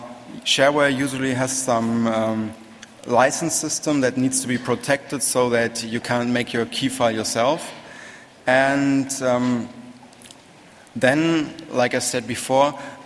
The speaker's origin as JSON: {"language": "English", "town": "Cologne", "region": "North Rhine-Westphalia", "country": "Germany", "said": "I'm from Cologne in Germany, and I work for approximately 10 years in information security"}